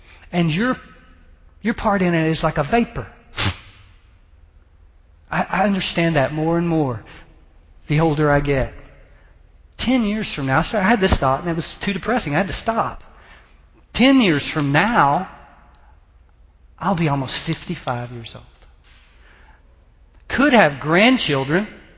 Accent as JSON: {"language": "English", "region": "Texas", "country": "United States", "tie": "born or raised there", "said": "I had a couple of friends as I was growing up in Texas that were in the movie business."}